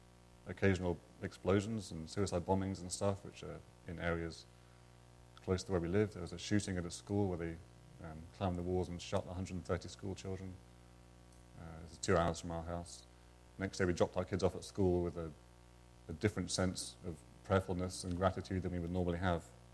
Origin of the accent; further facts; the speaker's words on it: England, United Kingdom; now in Pakistan; I'm from England, which pretty much invented gray, rainy weather. So I feel very much at home.